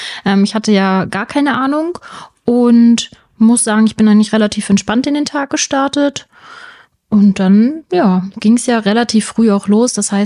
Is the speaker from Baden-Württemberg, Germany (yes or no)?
no; Magdeburg, Saxony-Anhalt, Germany; Ich komme auch aus Magdeburg.